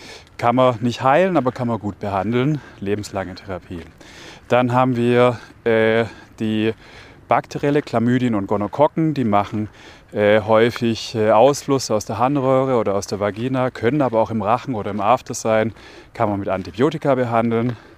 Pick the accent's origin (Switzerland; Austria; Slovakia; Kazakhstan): Switzerland; Bei uns in der Schweiz